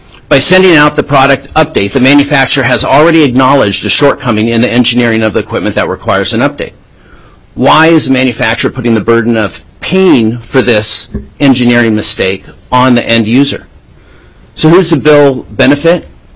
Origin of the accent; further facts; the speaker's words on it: Anchorage, Alaska, United States; now in Juneau, United States; with Construction Machinery and Industrial. I was born and raised in Anchorage and have lived in Juneau since 2004.